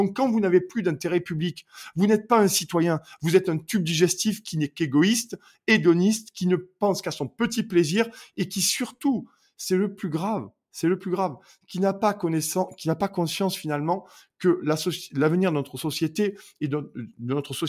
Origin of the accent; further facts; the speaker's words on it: Montpellier, Occitanie, France; moi, je suis de Montpellier, dans le sud de la France